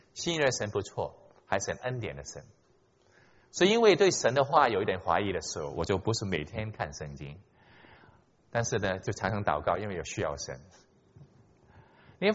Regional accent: Hong Kong; 我是在香港出生长大的，我在中学的时候信了主

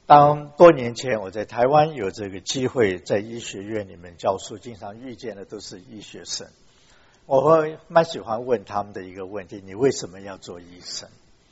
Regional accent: Hong Kong; also born or lived in China; 当我在香港成长的时候，就是读小学读中学的时候，那时候我们家刚从大陆去那边

